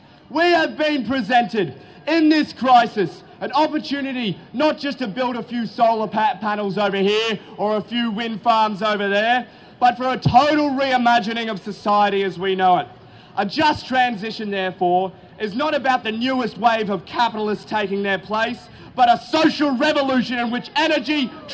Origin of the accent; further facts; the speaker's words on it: Geelong, Victoria, Australia; I was born and raised in Geelong